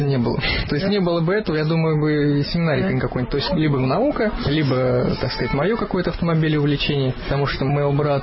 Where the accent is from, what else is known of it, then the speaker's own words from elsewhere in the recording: Ufa, Bashkortostan, Russia; я вообще из Уфы, то есть там город, большой мегаполисов, да